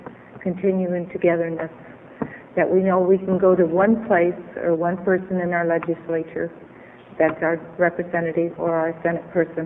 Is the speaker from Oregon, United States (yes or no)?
yes; Tualatin, Oregon, United States; I'm from Tualatin, the east side of Tualatin. Tualatin is a split city, Washington County and Clackamas County.